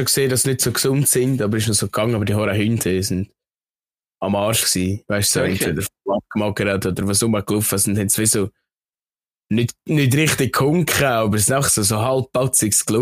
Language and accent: German; Switzerland; wir sind ja als Schweizer dort gewesen